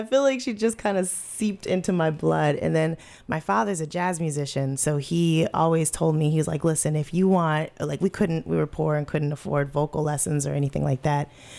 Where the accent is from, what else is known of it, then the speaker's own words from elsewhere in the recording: Liberty, New York, United States; now in Rochester, United States; I'm originally from a chicken town called Liberty, New York.